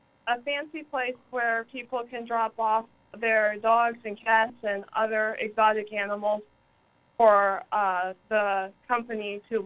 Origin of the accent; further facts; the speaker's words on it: Plano, Texas, United States; now in Dallas, United States; I grew up in Plano, Texas, and I now live in Dallas, Texas, so just about 10 miles south of where I grew up.